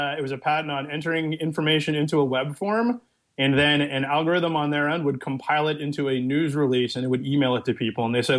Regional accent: Kentucky, United States; So my problem is I'm from Kentucky and I just don't like writing people checks for legalized extortion.

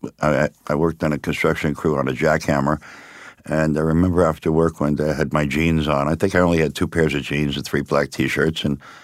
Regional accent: Miami, Florida, United States; And we grew up in Liberty City, which was the black section of town.

